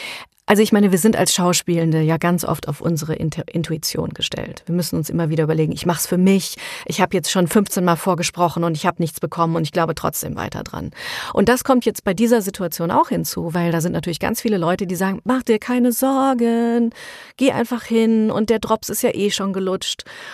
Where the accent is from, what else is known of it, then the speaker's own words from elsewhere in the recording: Germany; für uns als Deutsche, wie wir aufgewachsen sind, gar nicht so relevant